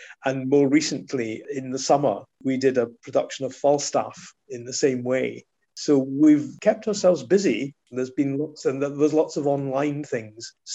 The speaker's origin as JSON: {"language": "English", "town": "Dumbarton", "region": "Scotland", "country": "United Kingdom", "tie": "born or raised there", "said": "I was born in Glasgow, but I was brought up in Dumbarton."}